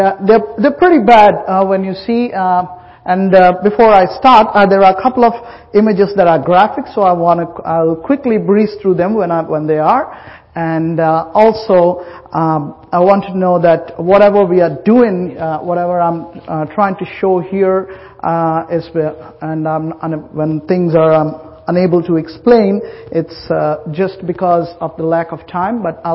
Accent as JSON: {"language": "English", "country": "India", "said": "As you all know, I'm from India"}